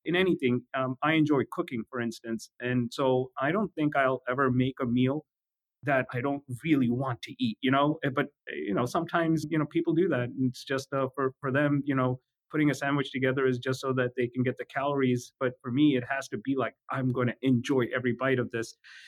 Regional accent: India; now in California, United States; Growing up in India, I had a motorcycle.

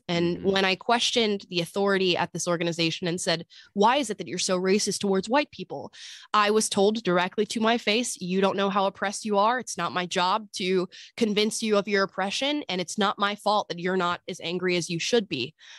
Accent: Florida, United States; born or raised there

